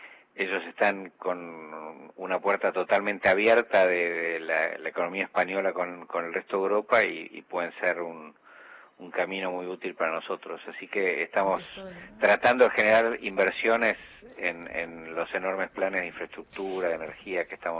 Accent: Argentina; tengo que mostrar el disgusto como argentino

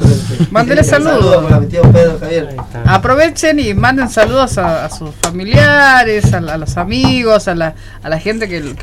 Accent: Salta, Argentina; todos los que somos salteños y especialmente los que somos del norte de Salta

